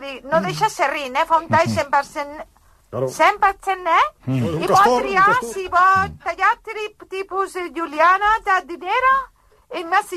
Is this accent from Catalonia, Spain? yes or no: yes; Cornellà, Catalonia, Spain; soc de Cornellà de tota la vida. Jo, en realitat